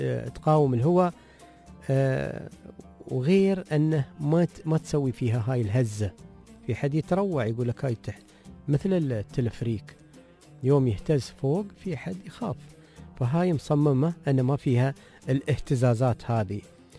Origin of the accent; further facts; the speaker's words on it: United Arab Emirates; هذه أيقونة موجودة عندنا في الإمارات